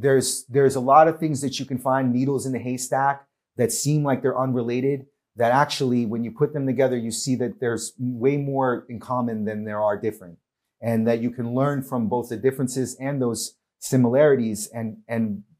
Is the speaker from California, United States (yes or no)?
no; New York, United States; Growing up in New York, I would say that Jewish culture, Jewish people is so part of the fabric of New York society.